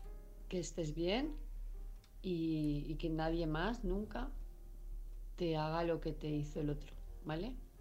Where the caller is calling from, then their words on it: Palma, Balearic Islands, Spain; de Palma de Mallorca